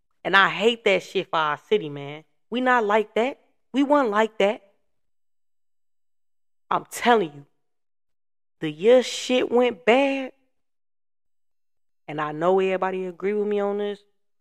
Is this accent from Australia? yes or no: no; Chicago, Illinois, United States; Chicago, Illinois. On the west side. 290 to be exact. I feel like growing up in Chicago was something different from other cities.